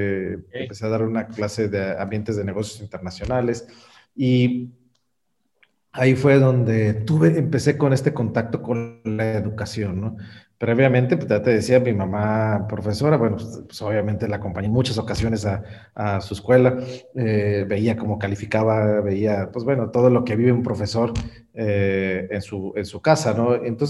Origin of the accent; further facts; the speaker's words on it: Tampico, Tamaulipas, Mexico; en mi ciudad natal, que es Tampico, Tamaulipas, veía el puerto industrial